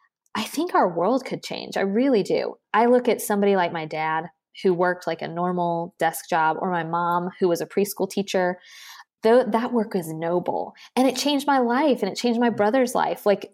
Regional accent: Tallahassee, Florida, United States; because I grew up in Tallahassee, a lot of my jobs in high school during the summers were state government jobs.

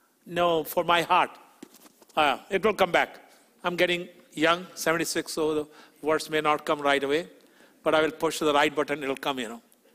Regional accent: Chicago, Illinois, United States; I'm from Chicagoland. Chicago is known for cheesecake.

